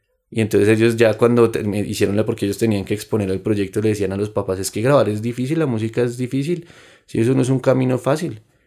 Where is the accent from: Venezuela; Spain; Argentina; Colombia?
Colombia; yo entiendo que como colombianos deseemos y tengamos un anhelo de la paz